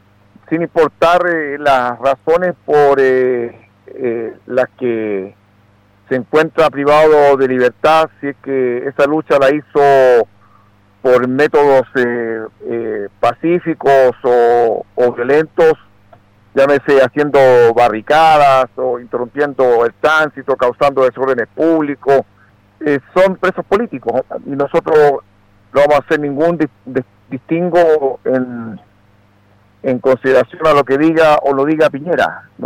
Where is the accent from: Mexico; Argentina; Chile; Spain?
Chile; la democracia y la libertad que estamos por conquistar como pueblo chileno